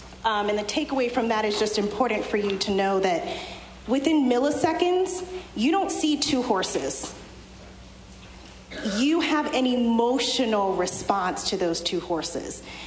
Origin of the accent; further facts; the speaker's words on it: the South, United States; that I'm a first-generation American. You don't know that I speak two languages. You've learned that I grew up in the South.